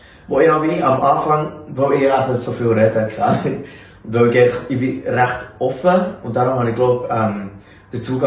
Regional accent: Neuenegg, Bern, Switzerland; Also gut, ich bin in Neuenegg geboren

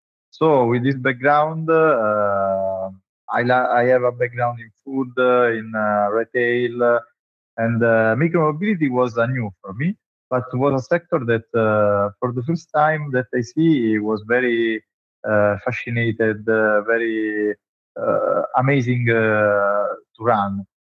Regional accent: Italy; English is a second language; I come from Italy where the scooter there isn't in that time.

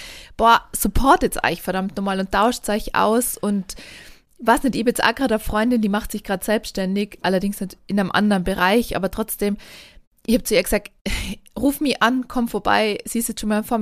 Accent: Tyrol, Austria; wenn man dann als Tiroler kommt

